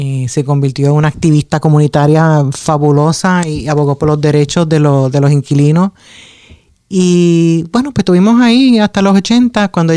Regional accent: Puerto Rico; now in Boston, United States; Llegué en los años 80, primero a Boston, que mi mamá se murió, pero antes de morir, cuando estaba viva, nos mudamos a Boston de Puerto Rico. Eso fue a finales de los 70

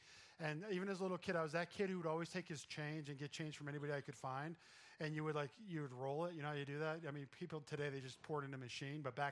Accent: Vestal, New York, United States; because I grew up in Vestal, and I had to drive like down 26, like out in the boondocks to get my car washed.

